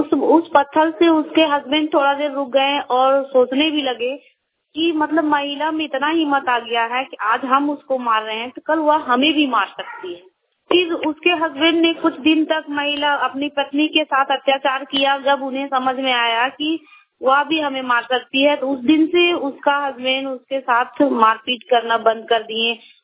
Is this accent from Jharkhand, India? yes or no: yes; Kurha, Jharkhand, India; मैं इचाक प्रखंड की कुरहा गांव की रहने वाली हूँ।